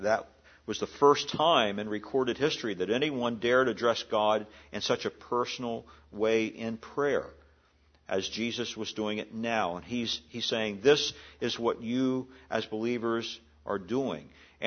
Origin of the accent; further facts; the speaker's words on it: Hagerstown, Maryland, United States; I was thinking about something that happened there at the home that I grew up in Hagerstown, Maryland.